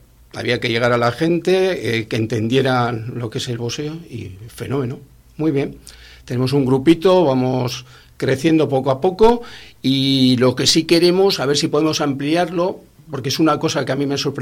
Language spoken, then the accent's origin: Spanish; Bilbao, Basque Country, Spain; now in Laredo, Spain; Soy de Bilbao, somos de Bilbao, y nos estamos instalando ya aquí. Ya estamos empadronados.